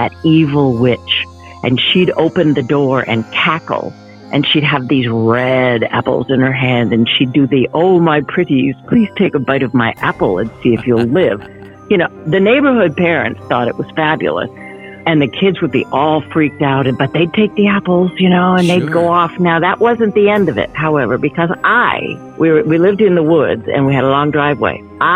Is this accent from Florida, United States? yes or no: no; Massachusetts, United States; I grew up in Massachusetts, and in the fall, we always had lots of apples.